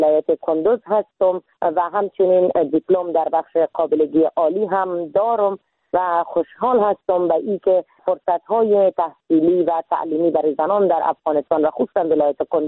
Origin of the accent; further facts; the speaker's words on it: Iran; moved away as an adult; now in Afghanistan; من در سال 1364 در کشور ایران به دنیا آمدم